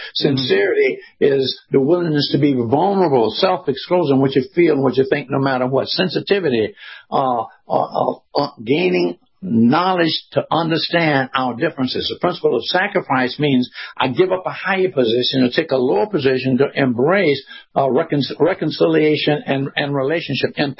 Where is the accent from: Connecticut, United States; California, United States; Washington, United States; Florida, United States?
Florida, United States; Jacksonville; He was from Florida, and I was from Florida.